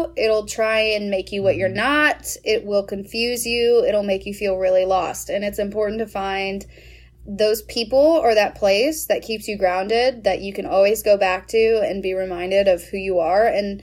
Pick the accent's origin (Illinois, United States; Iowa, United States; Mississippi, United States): Iowa, United States; Shueyville; I'm from the Heartland. I am from a tiny little town by the name of Shueyville, Iowa, born and raised. And, you know, we have two bars and a church in Shueyville.